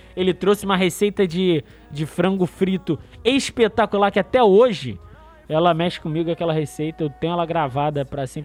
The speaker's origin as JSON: {"language": "Portuguese", "town": "Nilópolis", "region": "Rio de Janeiro", "country": "Brazil", "said": "ele é de Nova Iguaçu, sou de Nilópolis."}